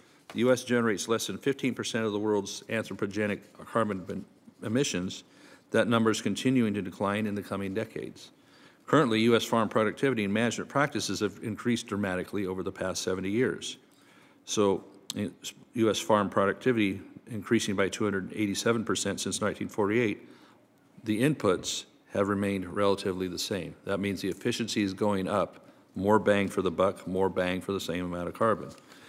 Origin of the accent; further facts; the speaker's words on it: California, United States; especially significant fires in my home state of California.